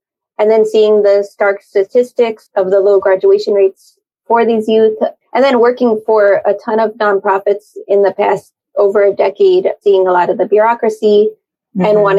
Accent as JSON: {"language": "English", "region": "New York", "country": "United States", "tie": "born or raised there", "also_born_or_lived": "Los Angeles", "moved": "as an adult", "said": "I grew up in New York, but then I moved to Los Angeles when I was 18. And mm-hmm. so I spent my whole adult working life in Los Angeles. I moved back to New York probably in early 2020, late 2019."}